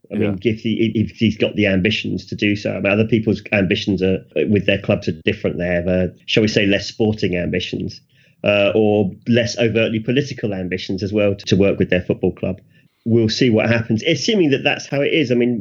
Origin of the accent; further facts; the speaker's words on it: England, United Kingdom; I mean, as an Englishman, I can't wait to see him embedded into the heart of that England midfield.